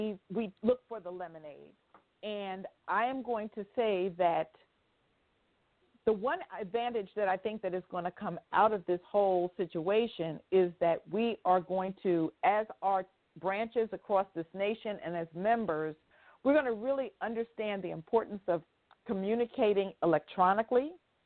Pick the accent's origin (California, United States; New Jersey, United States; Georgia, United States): New Jersey, United States; because I am from New Jersey, at this point, almost daily, I am hearing about friends and loved ones